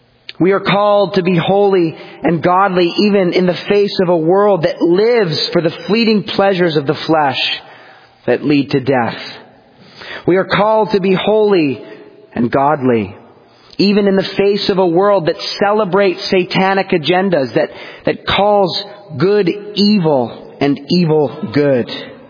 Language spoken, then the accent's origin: English; Canada; When I was a young boy growing up in Canada, I played